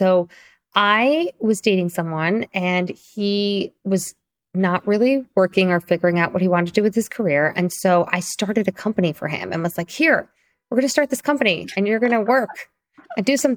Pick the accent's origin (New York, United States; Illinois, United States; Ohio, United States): Illinois, United States; Springfield; born there; I was born in Springfield, Illinois. My father worked for the government, which is why we were there. He actually came over from India for grad school.